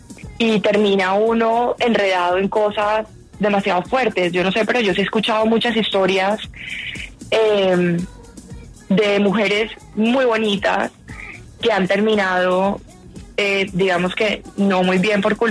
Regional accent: Cartagena, Bolívar, Colombia; Yo soy cartagenera.

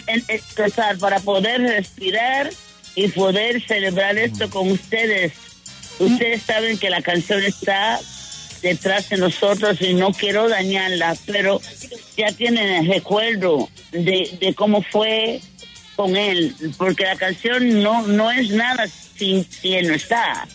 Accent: Puerto Rico; Molusco, que es un locutor grandísimo de Puerto Rico, de mi tierra

